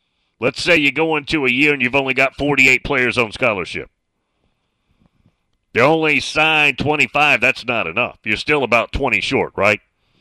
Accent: Southern US, United States; I'm from the South, so I've had the SEC in the pores of my skin forever, right?

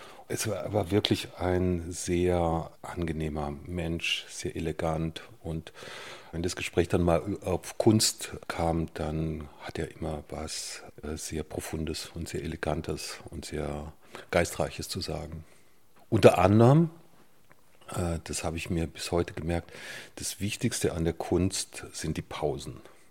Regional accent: Titisee-Neustadt, Baden-Württemberg, Germany; Ich bin ja im Schwarzwald groß geworden, in einem kleinen Städtchen namens Titisee Neustadt.

